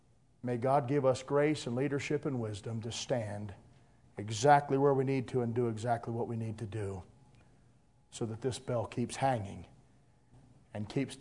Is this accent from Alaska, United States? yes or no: no; Philadelphia, Pennsylvania, United States; I was born and raised near Philadelphia.